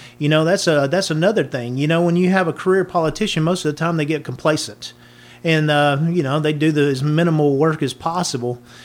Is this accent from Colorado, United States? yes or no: no; Alabama, United States; also born or lived in Anniston; now in Moody, United States; I was actually born into poverty in Anniston, Alabama. I was given up for adoption, and I was raised out in Winston County after I was adopted.